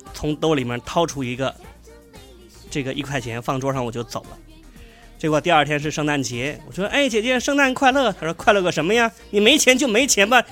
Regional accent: China; 对，我是中国人，是吧？何必说英文？

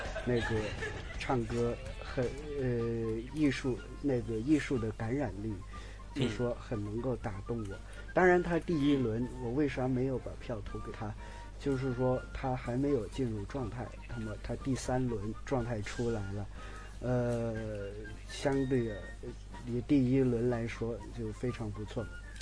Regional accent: Guangdong, China; 一出来就说我家乡话啊，广东娃啊，让我有点想家了

